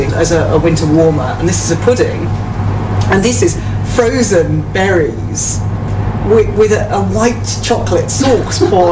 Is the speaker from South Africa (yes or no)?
no; East of England, United Kingdom; I grew up in Suffolk.